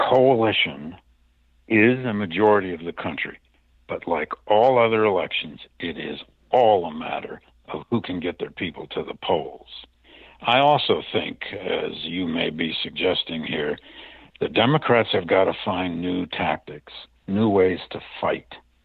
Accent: Michigan, United States; Now, I grew up in Michigan. Michigan is not a red state.

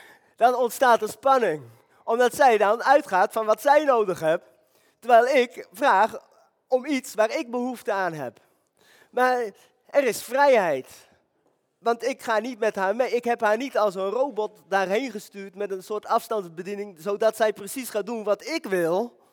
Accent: Netherlands; Nou, ik ben een Nederlander.

